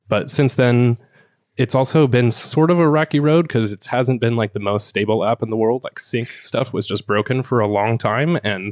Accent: Portland, Oregon, United States; I grew up in Portland, Oregon

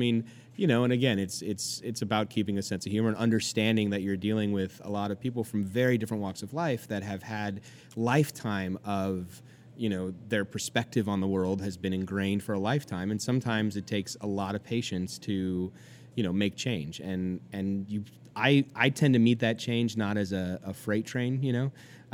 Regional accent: California, United States; now in New York, United States; I'm from California. You know, we're a pretty liberal state.

